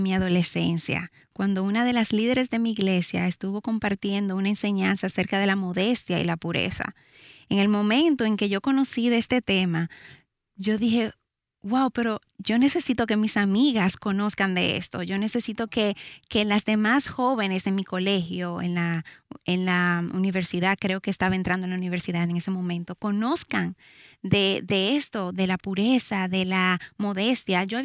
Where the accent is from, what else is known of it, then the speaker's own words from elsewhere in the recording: Santo Domingo, Distrito Nacional, Dominican Republic; now in Jarabacoa, Dominican Republic; Nosotros somos de Santo Domingo, República Dominicana, y vivimos en las hermosas montañas de Jarabacoa.